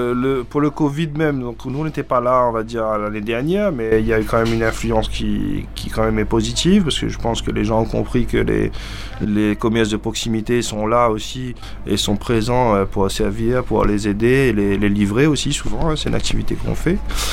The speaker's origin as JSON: {"language": "French", "region": "Réunion", "country": "France", "said": "on est originaire de La Réunion"}